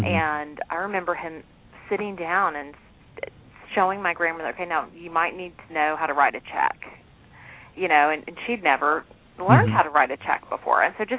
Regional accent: Dallas, Texas, United States; Well, I am from Texas, from Dallas, and currently live there with my family. I actually live in the same community where I was raised, which is wonderful.

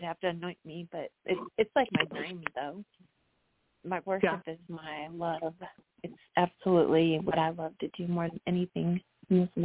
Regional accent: England, United Kingdom; I'm an English person too

